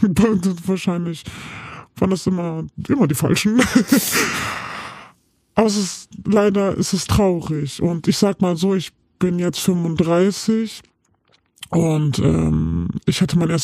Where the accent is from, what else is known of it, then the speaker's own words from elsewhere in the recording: Turkey; Also ich als Türkin kann das vielleicht sagen